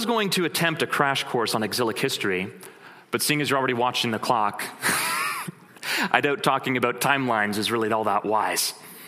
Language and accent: English; Canada; Generation Z, or because we're Canadian, Gen Z, is a generation that follows millennials.